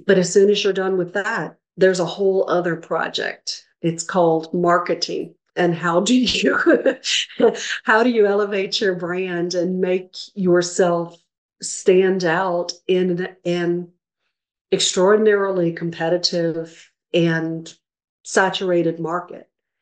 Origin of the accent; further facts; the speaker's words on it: Louisiana, United States; And I, you know, I'm from Louisiana, so I'm like, ooh, I love these colors. It's the Saints colors.